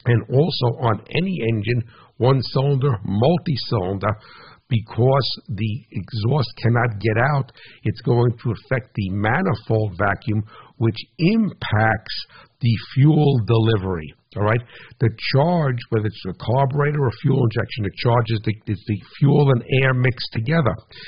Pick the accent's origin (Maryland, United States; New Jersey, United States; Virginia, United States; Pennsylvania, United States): New Jersey, United States; and hey, whatever, I'm from New Jersey, right, so whatever, I don't have much of a filter